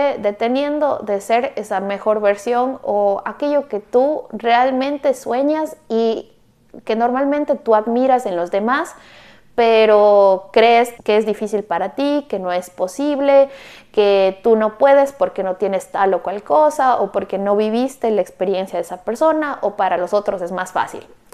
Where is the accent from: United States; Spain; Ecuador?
Ecuador; now in Canada; regresé a Ecuador, que es el país de donde soy